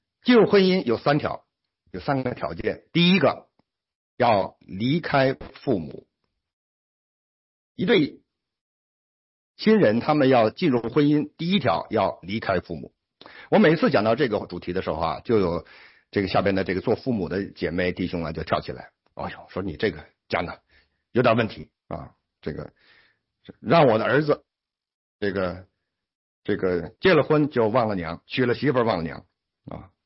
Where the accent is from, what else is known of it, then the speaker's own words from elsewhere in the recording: China; 我们从中国来啊，跟父母已经分开很万里之遥，万里之遥。